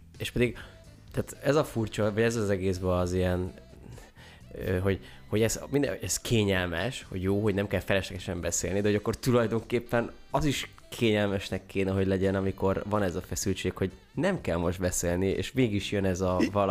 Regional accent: Hungary; now in Budapest, Hungary; mindannyian vidékiek vagyunk, ott meg azért egy kicsit úgy nőttünk fel, gondolom, vagy én legalábbis

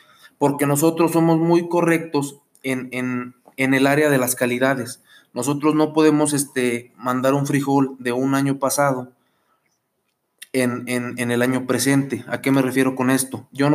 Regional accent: Mexico; El frijol es un alimento de la canasta básica de necesidades en mi país, que es México.

